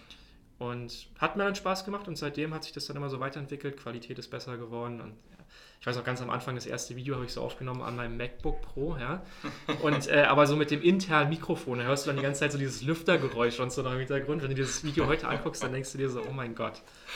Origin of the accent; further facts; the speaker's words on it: Berlin, Germany; Ich bin jetzt allerdings wohne ich an der Stadtgrenze, also schon in Brandenburg, aber eigentlich ursprünglich aus Berlin, habe auch in Berlin studiert.